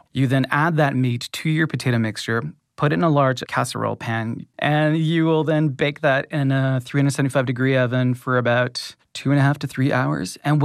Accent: the Maritimes, Canada; Poutine râpé is when the Acadians came back to what is now the area where I grew up in the Canadian Maritimes.

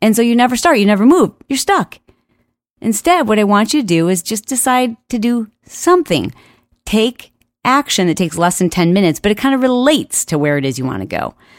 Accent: Michigan, United States; Now, I grew up in Michigan

